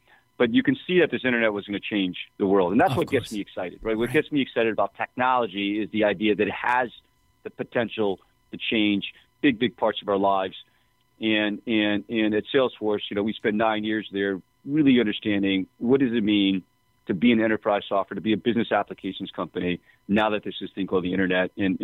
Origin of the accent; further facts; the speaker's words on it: New York, United States; When I used to be growing up in New York, people didn't really understand the technology industry.